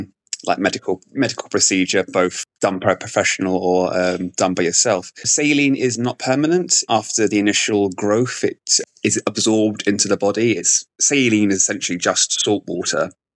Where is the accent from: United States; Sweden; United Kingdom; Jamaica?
United Kingdom; London; now in Manchester, United Kingdom; I am an adult entertainer, sex worker, and MC from the United Kingdom, born and bred in London, but currently living in Manchester.